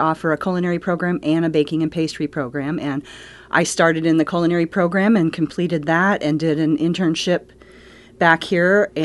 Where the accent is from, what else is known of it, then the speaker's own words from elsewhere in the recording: Long Beach, Washington, United States; also born or lived in Klamath Falls, Oregon; Well, I actually grew up here. I grew up in Long Beach.